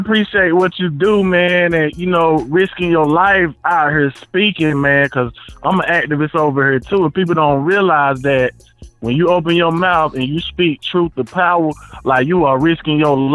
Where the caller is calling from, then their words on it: North Carolina, United States; I'm calling from North Carolina.